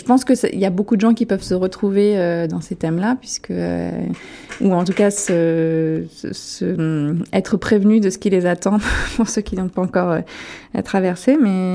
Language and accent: French; France; Moi, je viens de France métropolitaine, comme on dit là-bas